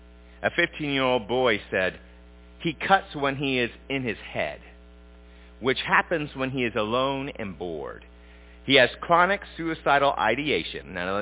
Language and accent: English; Smithville, United States; I grew up in Smithville, not far from here, about 2,000 people in Smithville.